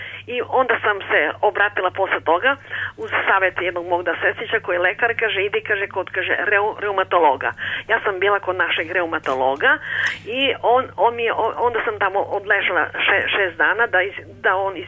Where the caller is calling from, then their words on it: Leskovac, Southern and Eastern Serbia, Serbia; Ja sam slušateljka iz Leskovca